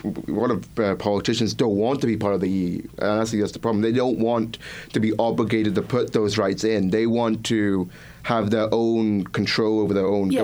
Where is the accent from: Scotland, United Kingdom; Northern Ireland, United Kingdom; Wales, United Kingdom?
Scotland, United Kingdom; Aberdeen; Yes, I'm from Aberdeen in Scotland